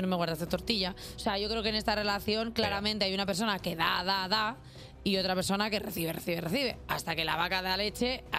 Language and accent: Spanish; Catalonia, Spain; Como catalana que soy